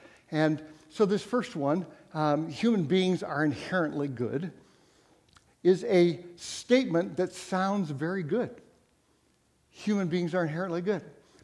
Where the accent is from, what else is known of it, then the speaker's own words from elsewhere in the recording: Japan; I grew up in Japan.